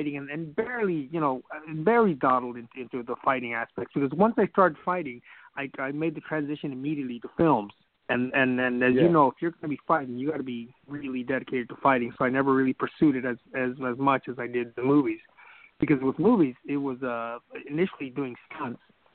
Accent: California, United States; I grew up in a city southeast of Los Angeles. And, and there was a lot of gangs and, you know, Latino gangs at that time.

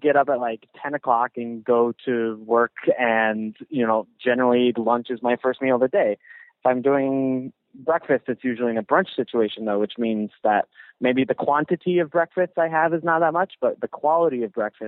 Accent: Salt Lake City, Utah, United States; maybe that's just me being defensive about my hometown, and there's probably a little bit of that, too

